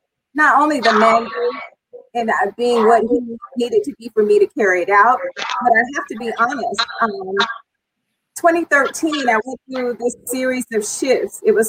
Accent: Tampa, Florida, United States; born there; I was born in Hillsborough, Tampa, and I was abandoned in the hospital.

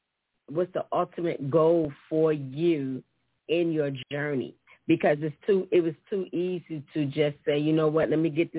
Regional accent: Baltimore, Maryland, United States; also born or lived in Petersburg, Virginia; I am originally, I was born in Petersburg, Virginia, raised in Baltimore, Maryland.

